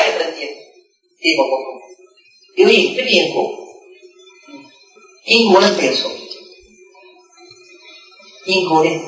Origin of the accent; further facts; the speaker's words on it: China; 这句话，我们大陆人没人敢讲。